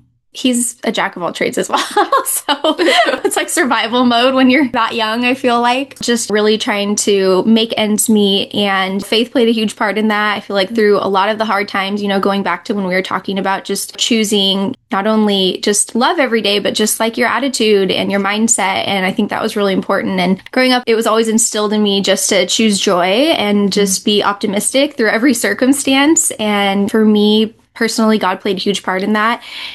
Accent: Lafayette, United States; also born or lived in Portland / Vancouver; so I was born in Portland and lived there for a few years of my life. I don't remember much being there. And from there, we moved to Vancouver and I went to some grade school there. And then when I was in 4th grade, we moved to Lafayette.

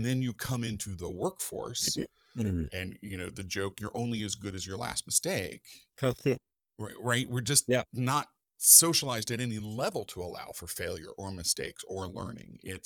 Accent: Georgia, United States; And of course, growing up in the South, like, football is life, right? Sure. Football is king. And if you're not, you know, you're in high school in Georgia in the late 1980s, mid 80s

